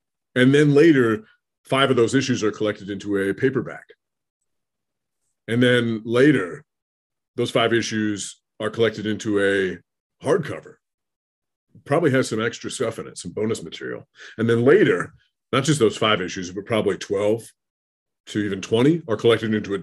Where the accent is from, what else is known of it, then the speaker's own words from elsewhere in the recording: Oregon, United States; now in Minnesota, United States; Yeah, I grew up in Oregon, but I live in Minnesota. I'm married into the Midwest.